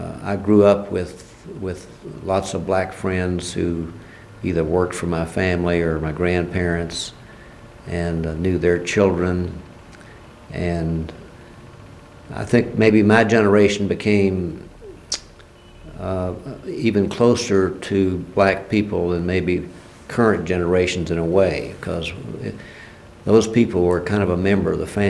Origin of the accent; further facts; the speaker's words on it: Lexington, United States; born there; Yes, I was born in Lexington on May 1st, 1930.